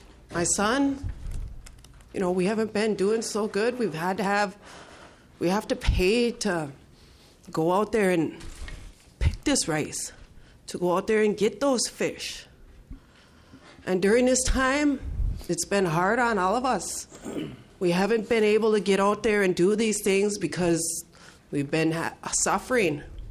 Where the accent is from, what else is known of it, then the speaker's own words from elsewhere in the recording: East Lake, Minnesota, United States; I'm from East Lake, Minnesota.